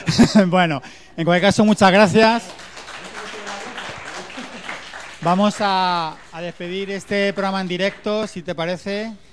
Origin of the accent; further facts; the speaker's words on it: Leganés, Community of Madrid, Spain; Yo amo a Leganés, la quiero muchísimo. Yo soy más de la Fortuna, yo soy de la Fortuna concretamente, pero me encanta Leganés.